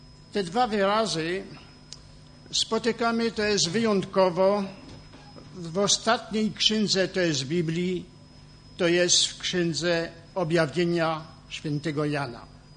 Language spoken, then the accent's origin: Polish; France; język utrzymałem dzięki moich rodziców i dzięki badania na nabożeństwach. Tak jak brat powiedział, jestem to z Francji, ze zgromadzenia La Morle.